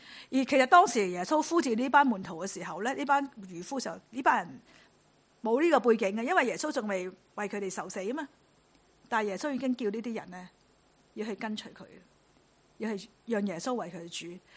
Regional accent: Guangdong, China; 有我们广东人说半身而女债

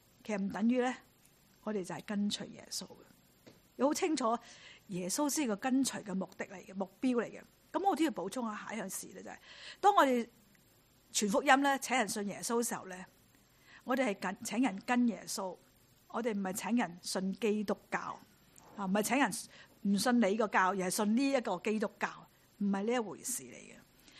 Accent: Guangdong, China; 有我们广东人说半身而女债

